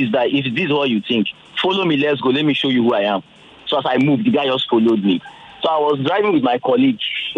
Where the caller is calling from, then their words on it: Ikoyi, Lagos, Nigeria; So I'm calling from Ikoyi.